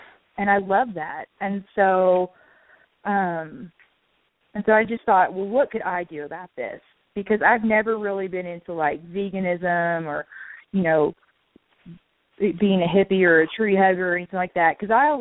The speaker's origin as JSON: {"language": "English", "region": "the South", "country": "United States", "said": "I'm from the South, and so good food is a big thing."}